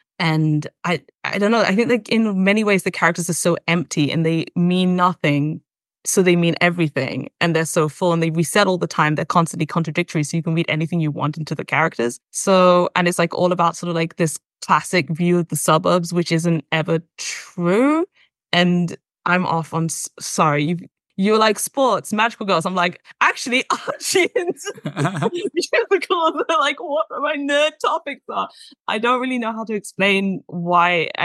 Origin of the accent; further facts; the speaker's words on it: United Kingdom; like I think like is as a British person who sort of accesses America through Hollywood and now through my American wife